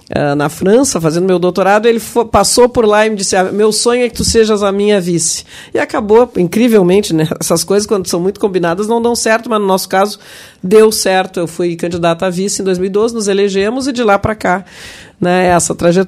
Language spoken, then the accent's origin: Portuguese; Pelotas, Rio Grande do Sul, Brazil; A minha cidade natal, Pelotas, não tem nenhum, por exemplo.